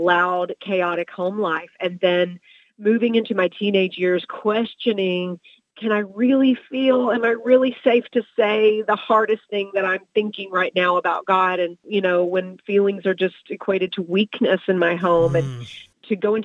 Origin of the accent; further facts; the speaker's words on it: Texas, United States; for me, growing up in the Bible Belt of the world, East Texas, it was really easy to be a Christian.